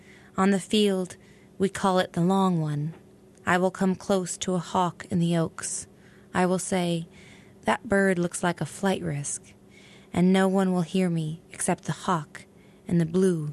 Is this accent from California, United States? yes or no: yes; Sonoma, California, United States; now in Brooklyn, United States; As I live in Brooklyn, but I often go home to my hometown, Sonoma, California, and my mother is a caretaker on a 40-acre horse ranch.